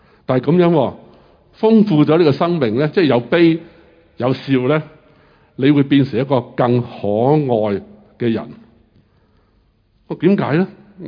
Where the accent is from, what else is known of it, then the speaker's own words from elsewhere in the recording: Hong Kong; 咁我香港人冇意思啊，水费好平嘅咁样，